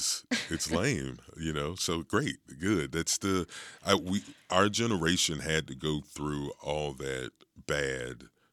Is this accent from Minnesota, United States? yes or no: no; Virginia, United States; So growing up, like, it's always, I'm from Virginia.